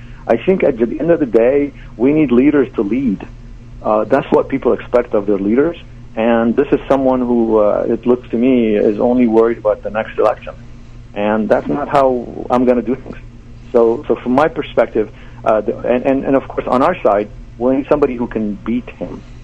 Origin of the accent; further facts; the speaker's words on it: Lebanon; now in United States; my mass services when I was growing up in Lebanon. I'm Catholic